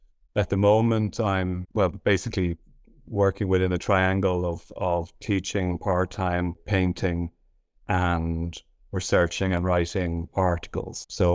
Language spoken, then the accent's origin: English; Ireland; also born or lived in United States; Well, I grew up in America, actually. My father worked for Aer Lingus in Boston and New York. And then my parents wanted to move to Ireland. They met in London. My mother is Austro-Hungarian, and so I moved to Ireland.